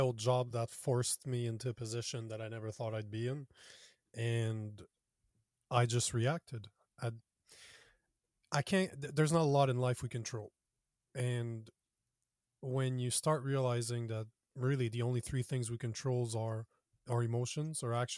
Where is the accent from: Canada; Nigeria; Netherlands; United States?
Canada; I'm from Canada, so the restrictions were absolutely brutal, so we couldn't meet face-to-face.